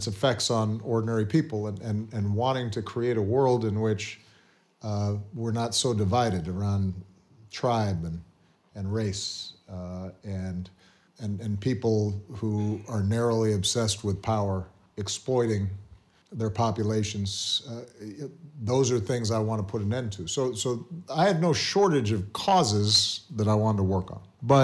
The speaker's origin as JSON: {"language": "English", "region": "Hawaii", "country": "United States", "tie": "born or raised there", "said": "As somebody who was born and raised in Hawaii, the idea that we are not being proper stewards of our planet"}